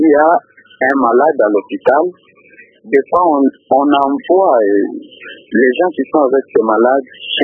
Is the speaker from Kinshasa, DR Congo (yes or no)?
no; Maniema, DR Congo; chez nous au Maniema